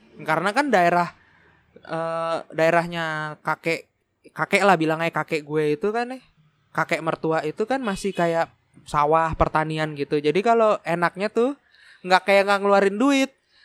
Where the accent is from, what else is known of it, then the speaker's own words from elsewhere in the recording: Jakarta, Indonesia; di beberapa daerah kita ngomongin kita ini orang Jakarta ya